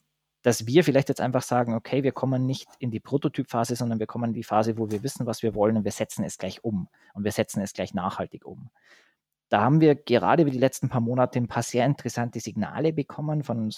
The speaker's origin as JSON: {"language": "German", "region": "Southern Germany", "country": "Germany", "said": "dann machen wir es gescheit, wie man bei uns in Süddeutschland sagen würde."}